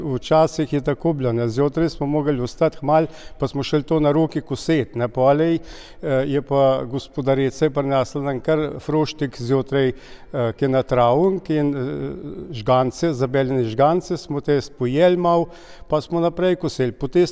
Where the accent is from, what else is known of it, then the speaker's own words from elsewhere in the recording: Draga, Southeast Slovenia, Slovenia; accent: Šentrupert dialect; jaz sem se rodil tudi tukaj v Dragi pri Šentrupertu in ne sem nikamor šel naprej v šolo, osnovno šolo sem obiskal tle v Šentrupertu in govorimo samo vsaj jaz in še ostali drugi po šentrupersko.